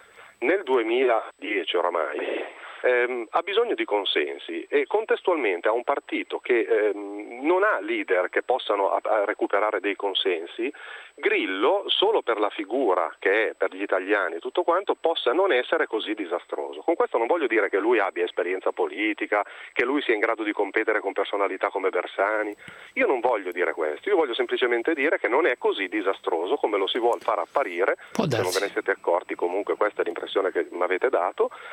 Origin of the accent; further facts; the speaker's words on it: Novara, Piedmont, Italy; ho 40 anni, sono di Novara.